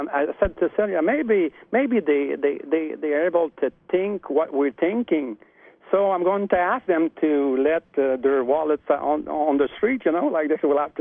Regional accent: Montreal, Quebec, Canada; from Montreal

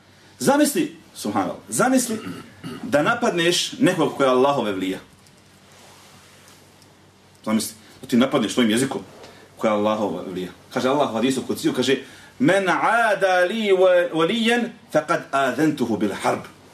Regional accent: Bosnia & Herzegovina; Nekad imam osjećaj da samo kod nas u Bosni nema izdajica

